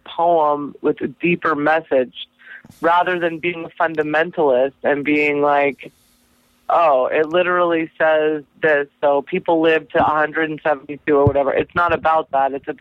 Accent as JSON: {"language": "English", "town": "Long Beach", "region": "California", "country": "United States", "said": "I know I'm from Long Beach."}